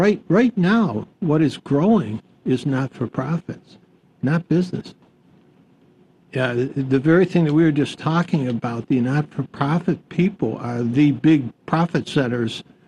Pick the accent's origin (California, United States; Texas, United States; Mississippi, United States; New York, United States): New York, United States; Buffalo; I come from Buffalo, which is known as the city of good neighbors